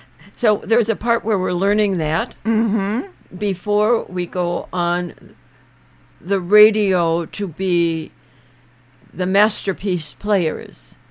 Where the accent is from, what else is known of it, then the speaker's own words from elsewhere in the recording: Mississippi, United States; I love to switch accents because I grew up in Mississippi.